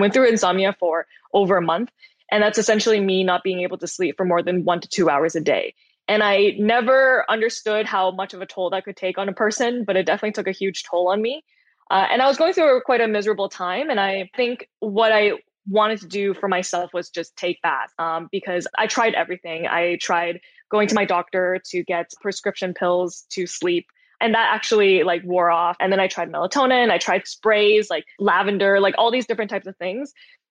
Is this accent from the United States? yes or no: no; China; also born or lived in Canada; I was born in Canada, but I was raised by my grandparents in China for a period of my life.